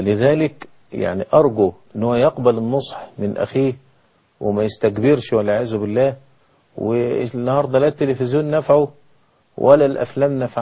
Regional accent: Egypt; عندنا في مصر

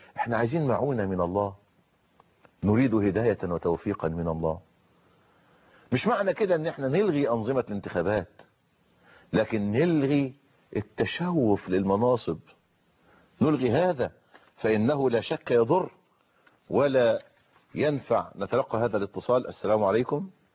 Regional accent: Egypt; نظام الترشيح عندنا في مصر

